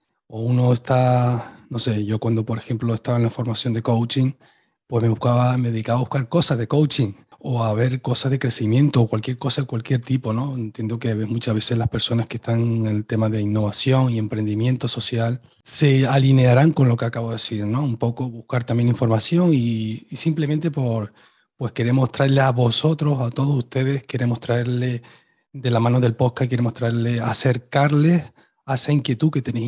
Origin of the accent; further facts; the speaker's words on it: Tenerife, Canary Islands, Spain; soy de Tenerife y las Canarias, España